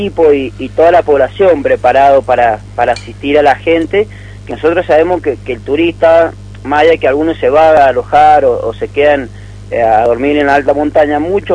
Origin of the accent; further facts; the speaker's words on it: Puente del Inca, Mendoza, Argentina; yo me crié en Puente del Inca.